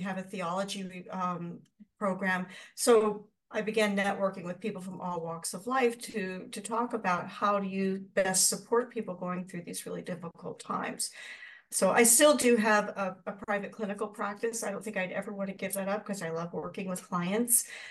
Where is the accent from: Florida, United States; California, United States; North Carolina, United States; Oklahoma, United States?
Florida, United States; now in Canada; I'm originally actually from Florida. And so how most people go from Canada down to Florida, I did it the opposite direction.